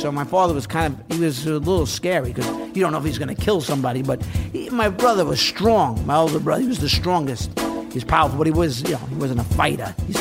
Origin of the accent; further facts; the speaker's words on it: Rosedale, New York, United States; I grew up at the end of Queens, right by, you talk about Goodfellas. That's where the whole movie took place, by Kennedy Airport.